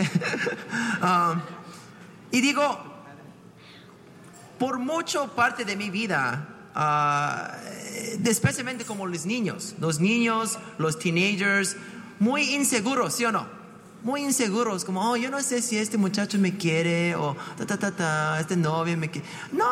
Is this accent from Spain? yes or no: no; Cupertino, California, United States; now in Palo Alto, United States; Y pues yo crecí en Cupertino. ¿Sabes dónde está Cupertino? Está por allá.